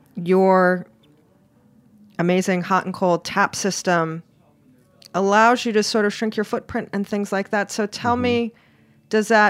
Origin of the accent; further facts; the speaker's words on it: Hawaii, United States; now in New York, United States; I'm originally from Hawaii, so I like warm apartment.